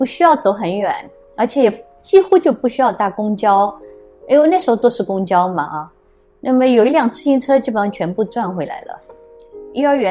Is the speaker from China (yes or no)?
yes; Shanghai, China; also born or lived in Japan; 我是一个上海人，我们称作自己是老上海人，那我就聊一下我从小生活的上海，我对上海的情感，以及呢我离开了上海一段时间，出国之后我是到日本去留的学